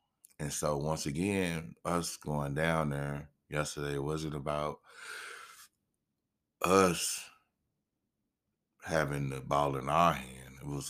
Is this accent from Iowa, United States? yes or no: no; Greenwood, Mississippi, United States; We knew the killer growing up back in my hometown, Greenwood, Mississippi.